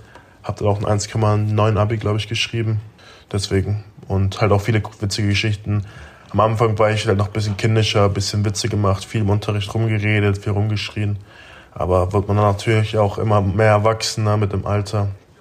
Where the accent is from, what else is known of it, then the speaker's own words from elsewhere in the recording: Augsburg, Bavaria, Germany; Ich bin halt aufgewachsen in dem Stadtteil im Süden von Augsburg in Hohenstetten. Bin da ganz normal zur Grundschule gegangen